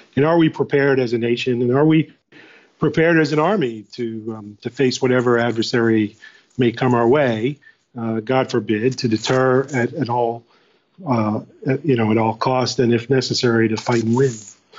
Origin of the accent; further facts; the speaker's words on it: New York City, New York, United States; I grew up in New York City in Brooklyn, and we were city champs 1 year